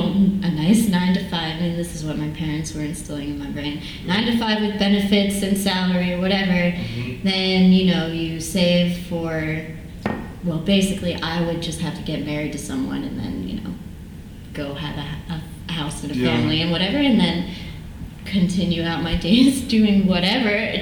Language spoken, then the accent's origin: English; Monroe, New York, United States; I'm from Monroe, New York, yes. 845.